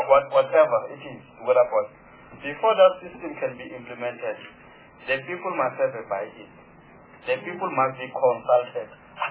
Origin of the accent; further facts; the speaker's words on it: Free State, South Africa; I'm coming from the Free State.